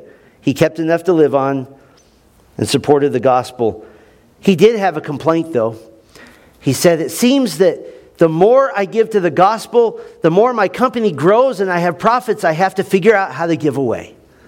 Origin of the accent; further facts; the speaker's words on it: United States; but I'm an American, and that's also a sensitive subject